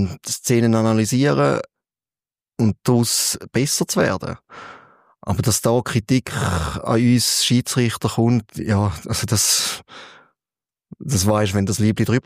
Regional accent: Frauenfeld, Thurgau, Switzerland; Ich bin oben im Internat gewesen, aufgewachsen im Frauenfeld.

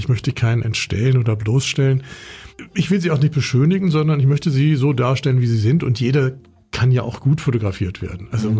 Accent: Bonn, North Rhine-Westphalia, Germany; Naja, also ich bin in Bonn aufgewachsen

